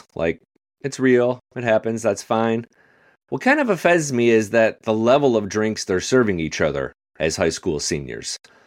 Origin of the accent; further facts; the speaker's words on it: Detroit, Michigan, United States; I'm from Detroit, so it took me a second to kind of tilt my head and understand myself.